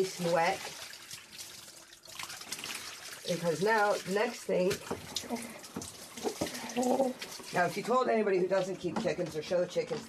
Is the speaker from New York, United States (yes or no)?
no; Washington, United States; also born or lived in Pennsylvania; Well, I'm American by birth. I was born in Pennsylvania and grew up in Washington State. And the father's job kind of took us all around the States quite a bit.